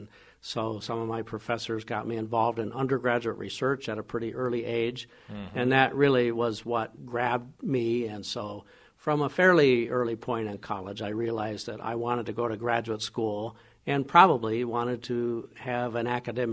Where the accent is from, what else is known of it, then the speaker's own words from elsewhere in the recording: Nebraska, United States; also born or lived in Michigan; Brian, I grew up in Nebraska, mostly. I spent a few years early on in Michigan, but essentially I grew up in Nebraska.